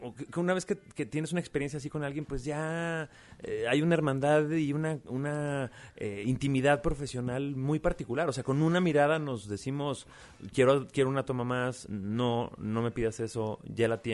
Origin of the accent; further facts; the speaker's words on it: Aguascalientes, Mexico; En una estación de radio en Aguascalientes, yo soy de Aguascalientes.